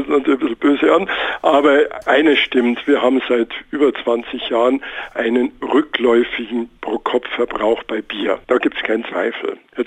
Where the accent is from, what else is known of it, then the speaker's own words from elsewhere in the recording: Munich, Bavaria, Germany; born there; Ich selbst bin als Bayer, wenn ich das sagen darf, als geborener Münchner.